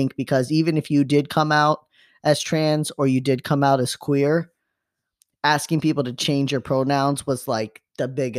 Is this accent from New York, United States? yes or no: no; Chicago, Illinois, United States; I came from Chicago area where the Bulls, all the shit.